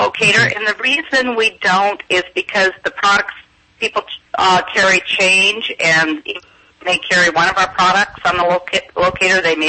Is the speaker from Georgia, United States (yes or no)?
no; Pendleton, Oregon, United States; now in California, United States; Well, I'm from Pendleton, which is a cowboy town, but it's 50 miles away from Walla Walla, which is a wine town.